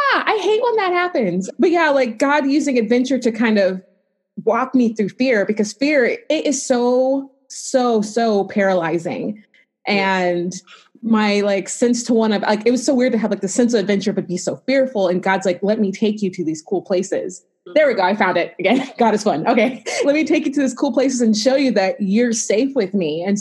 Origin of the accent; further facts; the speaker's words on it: Georgia, United States; And I grew up in Georgia, so I knew what they were like.